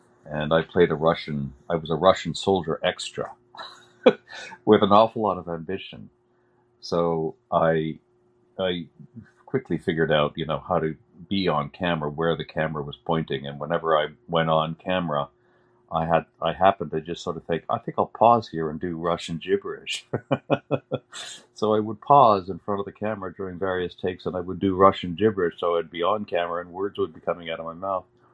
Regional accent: Montreal, Quebec, Canada; I started out as an extra in where I grew up in Montreal. So in the 80s, when I was growing up

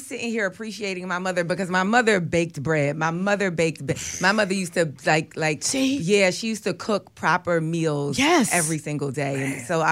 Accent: New York City, New York, United States; But that makes up New York City. And I grew up in Manhattan.

